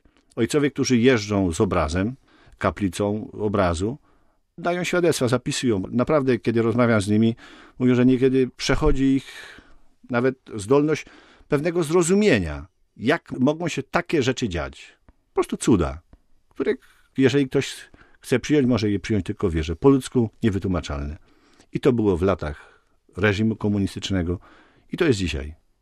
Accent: Słopnice, Lesser Poland, Poland; Ja osobiście, który pochodzę z diecezji tarnowskiej, z okolic Limanowej, Sanktuarium Matki Bożej Bolesnej, pamiętam, kiedy u nas, w mojej wsi Słopnice

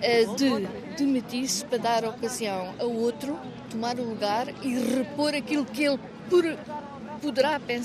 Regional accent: Lisbon, Portugal; venho de Lisboa.

